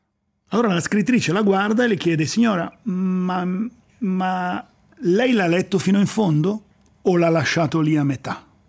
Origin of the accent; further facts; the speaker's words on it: Milan, Lombardy, Italy; now in Lugano, Switzerland; Io sono partito da Milano negli anni di piombo, negli anni duri, negli anni in cui c'erano le manifestazioni per strada, le Brigate Rosse, un clima brutto, se volete. Quando sono arrivato a Lugano mi sono trovato in un piccolo paradiso.